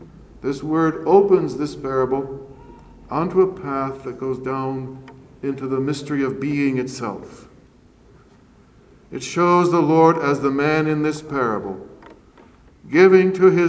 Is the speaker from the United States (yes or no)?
yes; North Carolina, United States; accent: North Carolina; You can pardon my North Carolina accent.